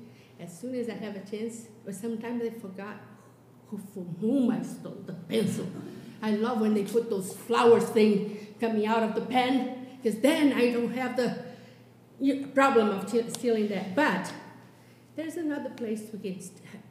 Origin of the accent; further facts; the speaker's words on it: Brazil; now in Boston, United States; forget about Rio de Janeiro, which is, I came from Brazil. Over there, the thing is worse.